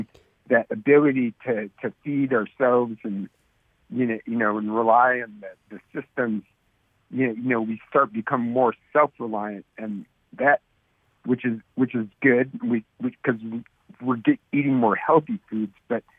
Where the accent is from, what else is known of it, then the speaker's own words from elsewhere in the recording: Seward, Alaska, United States; I grew up in Seward, Alaska